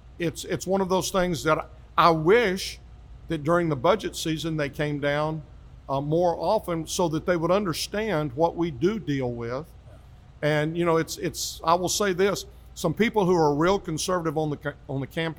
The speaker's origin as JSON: {"language": "English", "town": "Grand Prairie", "region": "Texas", "country": "United States", "tie": "born or raised there", "lives_now": "Hurst, United States", "said": "I grew up in Grand Prairie, part of Dallas County."}